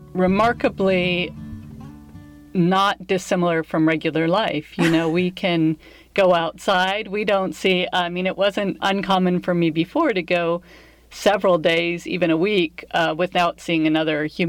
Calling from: Stehekin, Washington, United States; I am calling from Stehekin, Washington, which is a very small town at the north end of Lake Chelan, accessible only by ferry this time of year.

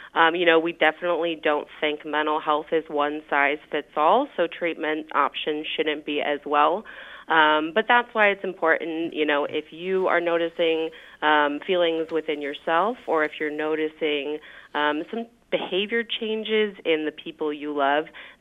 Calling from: Chicago, Illinois, United States; I'm calling you from Chicago, where our weather really can impact people who live with depression.

